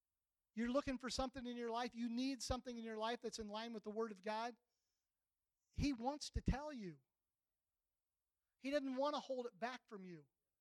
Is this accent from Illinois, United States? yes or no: yes; Chillicothe, Illinois, United States; I'm from Illinois. I grew up in, anybody know where Sparlin's at? Chillicothe? All that area, that's where we're from.